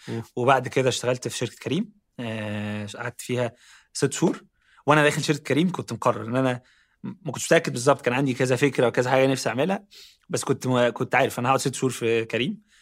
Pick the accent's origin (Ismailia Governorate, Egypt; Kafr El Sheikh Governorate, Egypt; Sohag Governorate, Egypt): Ismailia Governorate, Egypt; Ismailia; also born or lived in Cairo; انا كنت طالب في الجامعه في مصر، كنت عايش في القاهره. انا اصلا مش من القاهره، يعني انا اصلا من محافظه جنب القاهره اسمها اسماعيليه.